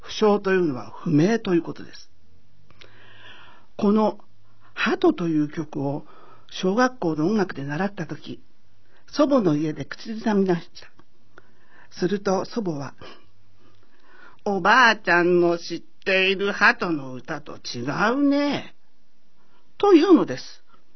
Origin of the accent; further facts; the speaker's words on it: Asakusa, Tokyo, Japan; 明治の最後の方に生まれています。私の年がバレそうですけれども、職人の娘で浅草近辺で育っている生っ粋の江戸っ子です。